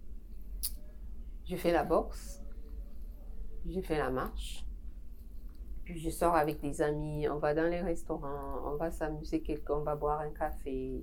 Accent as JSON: {"language": "French", "country": "Cameroon", "also_born_or_lived": "Congo", "said": "je suis camerounaise, je viens du Congo."}